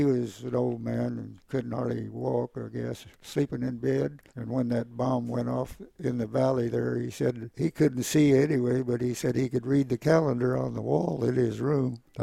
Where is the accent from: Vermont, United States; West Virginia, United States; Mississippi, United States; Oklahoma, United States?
Oklahoma, United States; Blue Jacket; born there; I was born in Blue Jacket, Oklahoma, up in the northeastern corner. And it was rail town where my dad was a blacksmith.